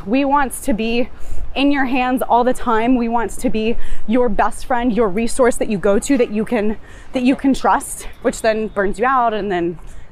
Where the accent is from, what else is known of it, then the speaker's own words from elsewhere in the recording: Santa Monica, California, United States; born there; Okay, I was born in Santa Monica, California.